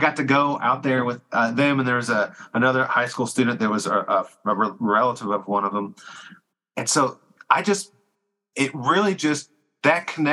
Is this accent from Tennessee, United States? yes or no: yes; Tennessee, United States; You know, I'm from Tennessee. You know, my parents hiked. And I was in Boy Scouts or Cub Scouts, and we camped.